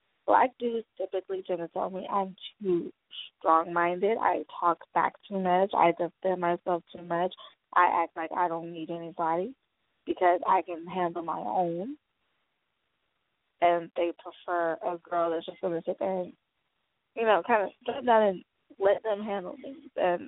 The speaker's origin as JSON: {"language": "English", "town": "Houston", "region": "Texas", "country": "United States", "tie": "born or raised there", "said": "But I did not grow up in my grandma's house. I grew up in Southwest Houston in the A-Leaf area, and it's mostly Hispanic, Asian"}